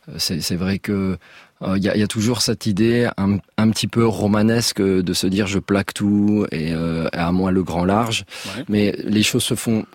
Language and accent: French; Burundi; J'ai grandi au Burundi, où les enfants on apprend vraiment le respect de l'adulte.